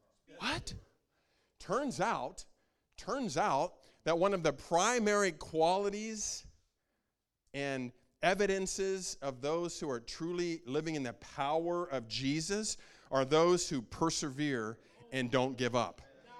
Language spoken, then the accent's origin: English; Midwest, United States; You know, I grew up in the Midwest, and we went to school in Chicago.